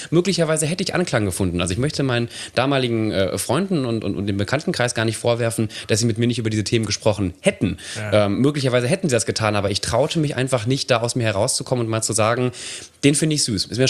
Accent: Nettetal, North Rhine-Westphalia, Germany; Nettetal, das geht rein. Es gibt sogar ein anderes Nettetal, da kommt, glaube ich, Bier und Wasser her, aber das ist nicht das, wo ich herkomme.

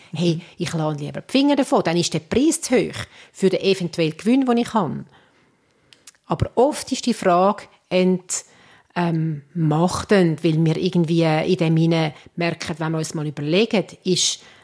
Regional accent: Switzerland; wir Schweizer

